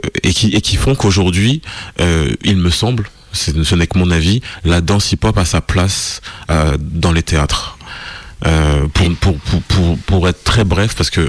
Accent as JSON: {"language": "French", "town": "Montataire", "region": "Hauts-de-France", "country": "France", "tie": "born or raised there", "also_born_or_lived": "Paris", "said": "Non, j'ai pas l'accent. Je viens de Picardie, on parle comme ça, les tchou. Non. Alors, je viens de Picardie. J'habitais plus, très exactement dans l'Oise, à Montataire. Et je suis originaire de là-bas."}